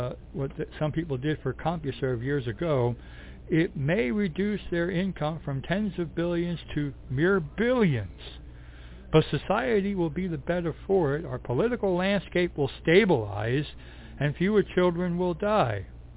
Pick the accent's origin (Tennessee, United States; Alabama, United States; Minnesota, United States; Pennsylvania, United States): Pennsylvania, United States; now in Allentown, United States; I come from the Slate Belt area, northeast Northampton County, and I've lived in Allentown for a long time as well.